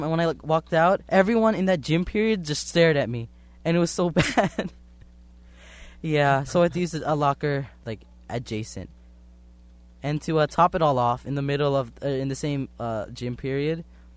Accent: Philippines; I'm Filipino, though.

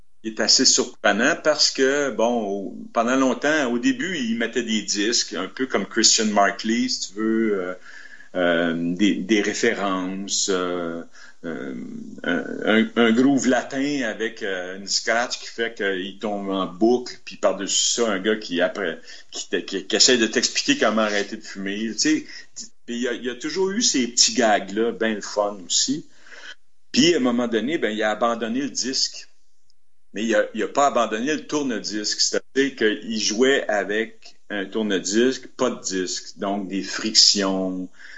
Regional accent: Chambly, Quebec, Canada; On est deux gars de la rive sud de Montréal aussi, là, tu sais, c'est comme lui était de Saint-Jean, moi j'étais de Chambly.

